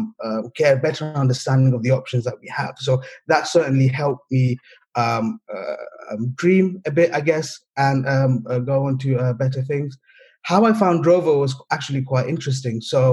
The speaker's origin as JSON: {"language": "English", "town": "Camden", "region": "London", "country": "United Kingdom", "tie": "born or raised there", "said": "I'm from London. I grew up in I grew up in North London in Camden Town. Lived here all my life, still sort of do. You know, grew up in Camden. My parents are originally from Bangladesh."}